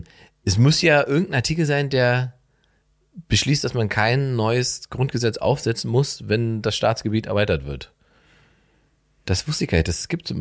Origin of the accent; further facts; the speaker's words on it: eastern Germany, Germany; wenn ich als Ossi nach Solingen komme und zu den Leuten sage, ich komme aus dem Osten